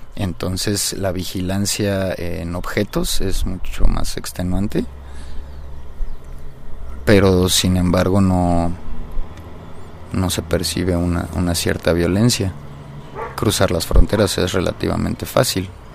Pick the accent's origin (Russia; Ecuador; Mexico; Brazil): Mexico; uno como mexicano viene siendo lo más parecido a un ciudadano que forma parte del norte global, ¿no?